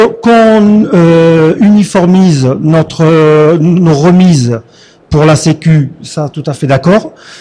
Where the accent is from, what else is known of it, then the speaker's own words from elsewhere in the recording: Grand Est, France; chez nous, en Lorraine, 100% des ambulanciers ont des taxis